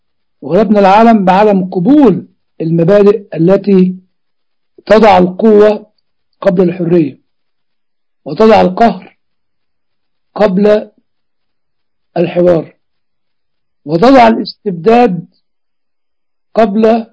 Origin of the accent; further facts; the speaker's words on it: Egypt; also born or lived in Cambridge, United Kingdom; أنا مصري درست ابتدائي وثانوي ودخلت كلية الحقوق سنة، وبعد كده جت البعثة لجامعة كامبريدج ففضلت السفر